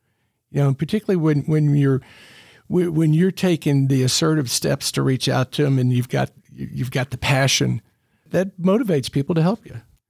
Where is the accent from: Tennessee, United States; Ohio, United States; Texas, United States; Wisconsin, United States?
Tennessee, United States; maybe this is a little biased for growing up in Tennessee